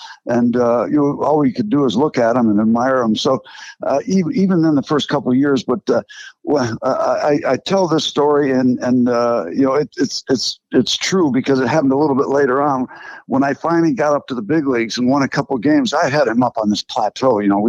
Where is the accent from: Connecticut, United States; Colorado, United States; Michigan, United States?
Connecticut, United States; Well, I came from Connecticut and tried out when I was out of high school